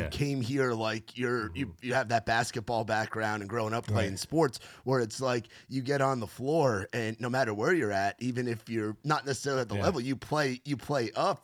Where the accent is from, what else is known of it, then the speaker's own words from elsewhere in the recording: New York, United States; I'm from New York, and he was like, man, we're going to fry a turkey this year. I was like, I didn't know you could deep fry. I was a little kid in the New York City suburb